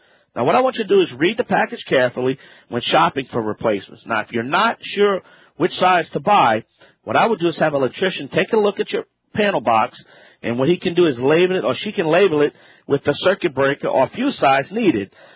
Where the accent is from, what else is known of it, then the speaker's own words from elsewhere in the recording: Louisiana, United States; I'm the Cajun man from the Bayou Land.